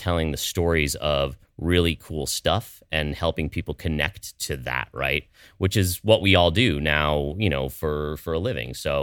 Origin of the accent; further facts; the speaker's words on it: Aspen, Colorado, United States; I grew up in the Aspen area, and we went up to the Maroon Bells very, very early one morning